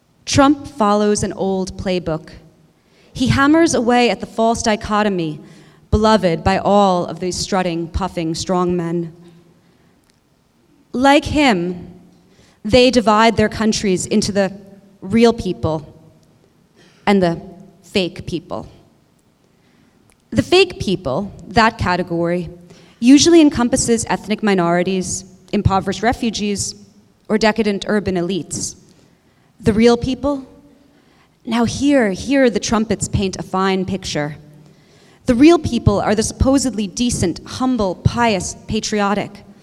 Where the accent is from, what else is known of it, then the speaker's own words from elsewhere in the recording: New York, United States; I'm a New Yorker, I'm a journalist, and worst of all, lowest of all, I'm an artist.